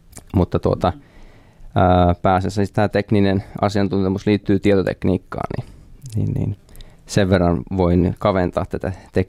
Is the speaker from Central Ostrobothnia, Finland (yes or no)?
yes; Ullava, Central Ostrobothnia, Finland; Se on tuolla Ullavassa Keski-Pohjanmaalla ja Ullava on siis nykyään osa Kokkolaa, että varmaan se paremmin sijoittuu kartalle monella. semmoinen pieni 1000 asukkaan paikkakunta. Siellä on kasvanut.